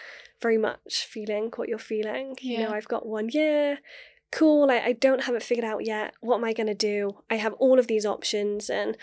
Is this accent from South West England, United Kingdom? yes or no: yes; Gloucester, South West England, United Kingdom; So 21, head to university in my hometown back in Gloucester.